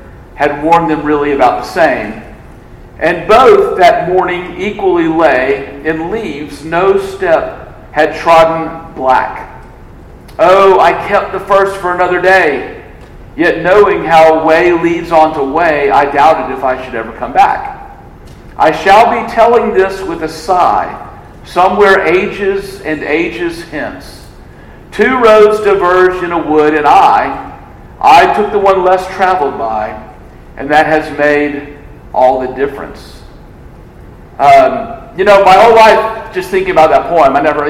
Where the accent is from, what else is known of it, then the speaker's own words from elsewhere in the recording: Mississippi, United States; I grew up in Mississippi. I did not go to Texas A&M.